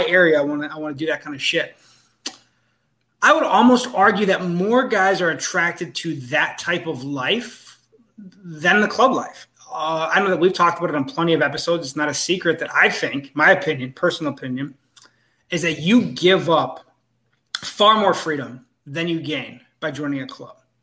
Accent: Lake Mills, Wisconsin, United States; also born or lived in Milwaukee, United States; And that's so I used to live in Milwaukee until I was about 12. Then we moved to this small farming town, my mom, called Lake Mills.

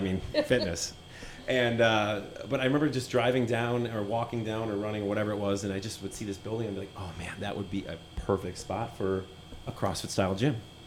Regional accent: Green Bay, Wisconsin, United States; I'm from Green Bay originally, but kind of made my way around the U.S.

